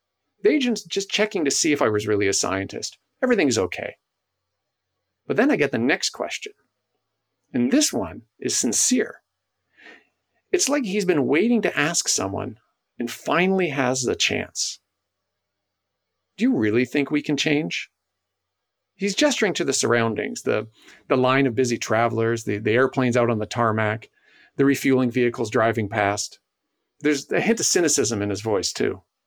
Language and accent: English; Canada; Hi, I'm Canadian.